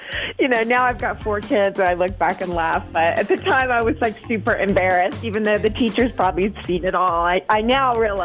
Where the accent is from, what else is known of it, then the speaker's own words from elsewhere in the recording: Madison, Wisconsin, United States; I'm from Madison